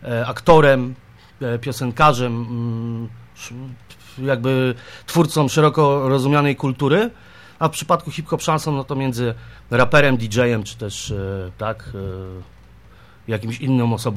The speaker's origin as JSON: {"language": "Polish", "town": "Wołomin", "region": "Masovian Voivodeship", "country": "Poland", "said": "bo jestem z Wołomina i jakby w Wołominie tą całą scenę tam u nas trzymam"}